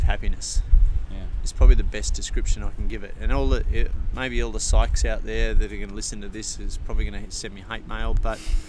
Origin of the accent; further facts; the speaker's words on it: Ocean Grove, Victoria, Australia; I grew up in Ocean Grove, which is on the coast, just down past Geelong, out of Melbourne, and grew up on the beach down there, surfing